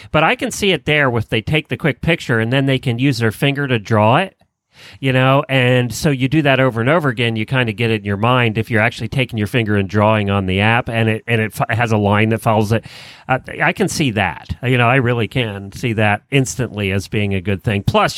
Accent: Pennsylvania, United States; Little town in Lancaster County, Pennsylvania.

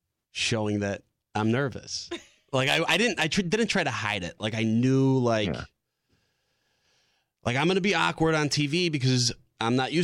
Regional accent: Chicago, Illinois, United States; It's Italian. I'm from Chicago.

